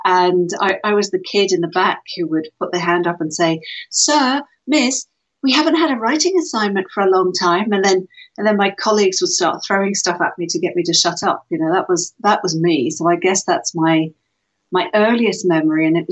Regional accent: Switzerland; I grew up in Switzerland, and we'd drive to England for Christmas holidays and stuff.

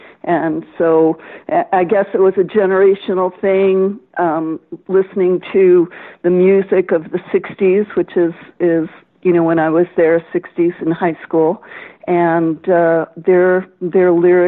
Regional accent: Brazil; moved away as an adult; now in United States; I was born in Brazil in 1953, so I lived there for the first 27 years of my life. But my mom is American. She was from New York. And my dad had been born in Brazil, but he was educated in the States. So we spoke both languages

